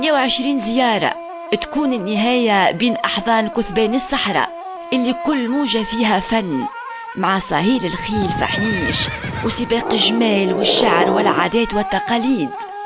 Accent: Tunisia; بلادنا تونس العزيزة فسيفساء رايعة، جغرافية الغالية تحفة ربانية

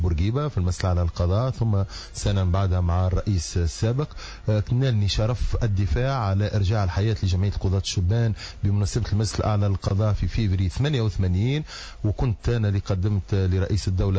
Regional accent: Mellassine, Tunis Governorate, Tunisia; العائلة نزحت في السنوات 50، بطبيعة الحال استقرينا في الملاسين أين ولدت نشأت، قريت في المدرسة ابتدائية بملاسين

